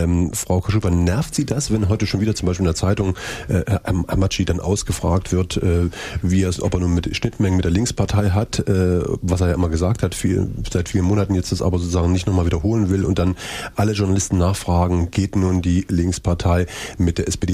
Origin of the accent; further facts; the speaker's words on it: Gera, Thuringia, Germany; Also ich komme aus Gera, da wird gerostet